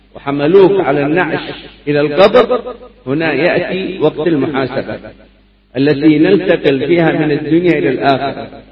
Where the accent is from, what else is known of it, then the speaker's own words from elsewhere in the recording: Hadramaut, Yemen; ماذا جرى في بلادنا حضرموت وغيرها من الاختلافات